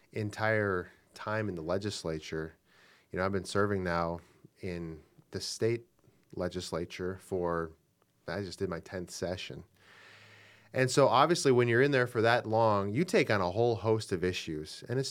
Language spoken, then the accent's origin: English; Dell Rapids, South Dakota, United States; I was born in Yankton.